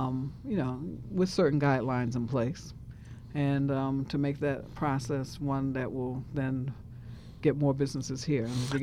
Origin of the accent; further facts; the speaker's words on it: New York, United States; I'm from New York, so I just didn't have a clue about